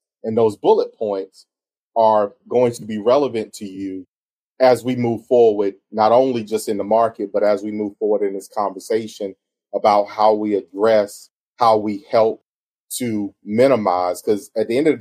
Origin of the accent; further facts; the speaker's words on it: Mullins, South Carolina, United States; I hosted a town hall meeting to the extent in what is my hometown of Mullen, right? So Marion County in South Carolina.